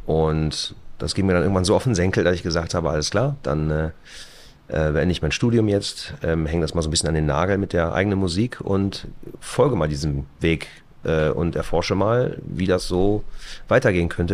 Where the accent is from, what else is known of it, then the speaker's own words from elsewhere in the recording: Straelen, North Rhine-Westphalia, Germany; Also ich wohne, also meine Heimat liegt in Nordrhein-Westfalen, in der kleinen Stadt Strahlen. Das ist ziemlich genau an der holländischen Grenze bei Venlo. Und bin Landei, ne?